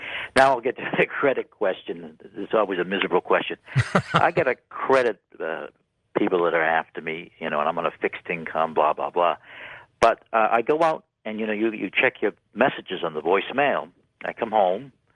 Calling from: Boston, Massachusetts, United States; from Boston, George.

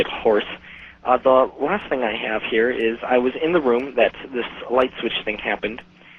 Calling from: Minneapolis, Minnesota, United States; from Minneapolis.

